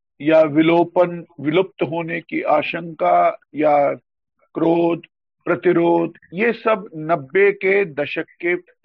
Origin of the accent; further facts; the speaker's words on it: Sumbal, Jammu and Kashmir, India; हमारे गांव का नाम सुंबल है